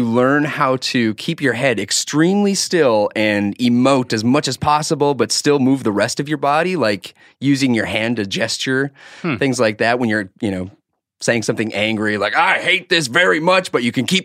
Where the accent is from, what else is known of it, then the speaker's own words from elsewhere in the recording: Harwood, North Dakota, United States; The situation was it's a little town right outside of Fargo, North Dakota, called Harwood.